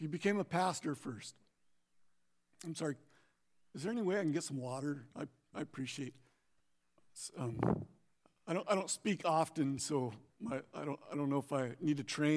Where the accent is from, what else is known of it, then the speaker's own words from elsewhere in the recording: Moses Lake, Washington, United States; I grew up in Moses Lake most of my life. I graduated Moses Lake High School.